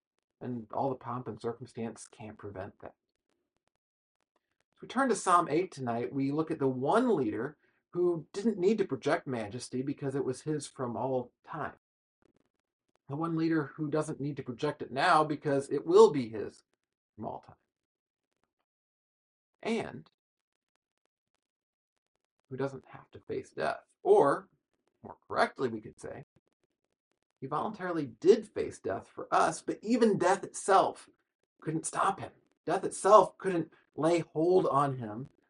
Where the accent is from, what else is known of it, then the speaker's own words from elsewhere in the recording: United States; it was just amazing as an American to watch this